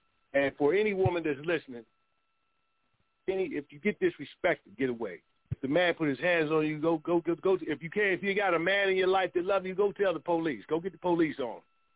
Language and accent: English; Pittsburgh, Pennsylvania, United States; Like my brother from Philly, that's my homeboy. I'm from Pittsburgh, Pennsylvania. We all from PA.